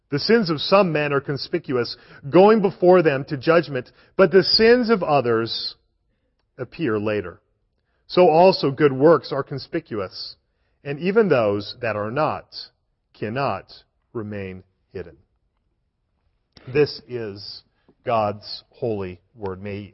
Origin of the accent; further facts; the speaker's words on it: Denver, Colorado, United States; I was raised in Denver, Colorado. I spent 31 years inside of Colorado.